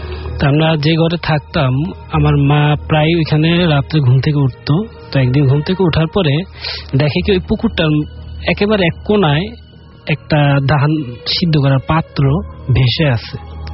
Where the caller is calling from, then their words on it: Dhaka, Dhaka Division, Bangladesh; খিলগাঁও মেরাদিয়া থেকে আসছি।